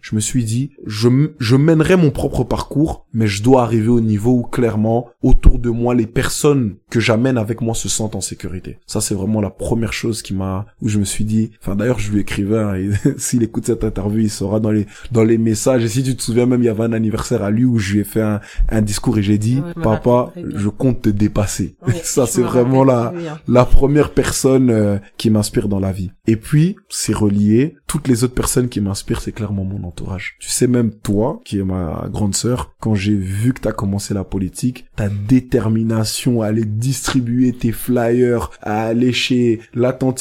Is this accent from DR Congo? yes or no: yes; Kinshasa, DR Congo; mon pays d'origine, qui est le Congo, Kinshasa.